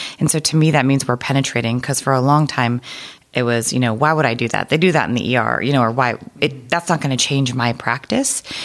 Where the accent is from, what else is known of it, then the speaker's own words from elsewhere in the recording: Oregon, United States; I am from Oregon, but I did my residency back in Boston.